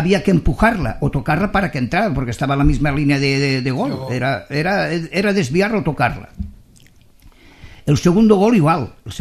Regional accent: Valencian Community, Spain; first language Valencian; Mi lengua materna, pero.

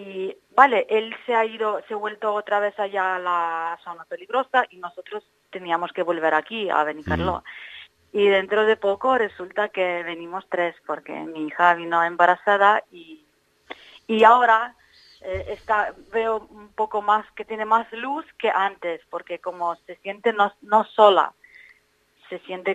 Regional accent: Western Ukraine, Ukraine; Spanish is a second language; Sí, somos de parte, bueno, estamos más cerca de Polonia, como en zona más tranquila.

